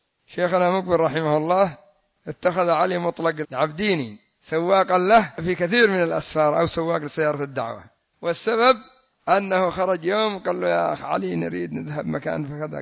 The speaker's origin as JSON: {"language": "Arabic", "country": "Yemen", "said": "لكن عندنا في اليمن ما شاء الله السيارة تشترى تجلس 40 سنة"}